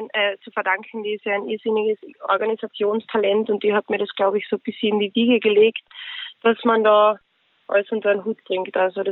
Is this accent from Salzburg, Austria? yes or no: no; Carinthia, Austria; Ich bin ja ursprünglich aus Kärnten. Das ist im Süden Österreichs. Genau. Und also meine Mutter ist aus Kärnten. Mein Vater ist aus Tunesien. Genau, bin aber in Kärnten aufgewachsen